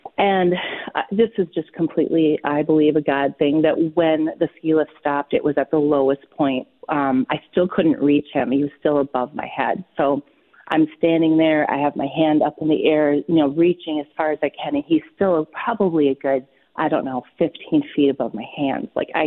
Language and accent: English; Wisconsin, United States; I grew up in Wisconsin, and my parents had purchased a place that was up near the ski hills of like Upper Michigan area